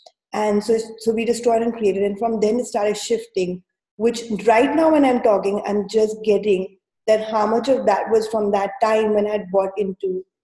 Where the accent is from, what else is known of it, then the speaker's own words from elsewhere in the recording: India; when I was growing up in India